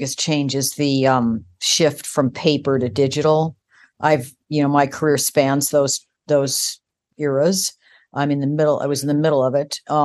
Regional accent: Midwest, United States; Well, I got my start in Springfield, Illinois. I'm a Midwesterner.

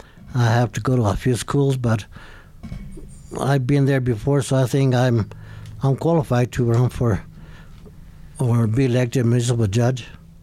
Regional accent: Hurley, New Mexico, United States; also born or lived in Silver City; I was born in Silver City, and when I was about 6 years old, we moved to Hurley. My father got a job in the mine, and we had housing over there. And I've been a resident of Silver City for 40 years.

